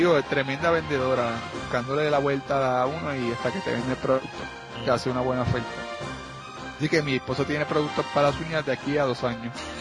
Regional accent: Ponce, Puerto Rico; yo soy de Ponce

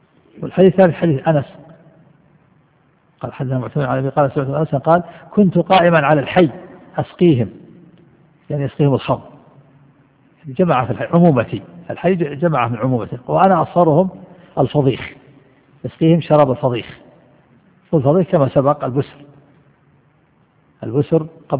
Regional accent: Al-Qassim, Saudi Arabia; ونحن أدركنا هذا في القرى عندنا في القصيم

